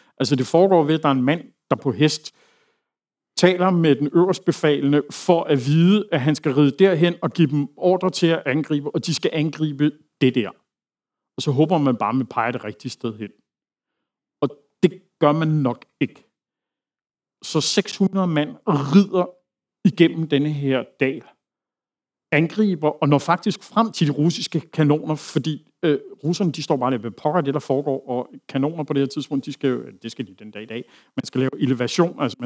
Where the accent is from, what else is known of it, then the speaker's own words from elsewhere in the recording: Brussels, Brussels-Capital Region, Belgium; first language French; Danish is a second language; jeg er dele af mit liv vokset op i Bruxelles og taler fransk som mit modersmål.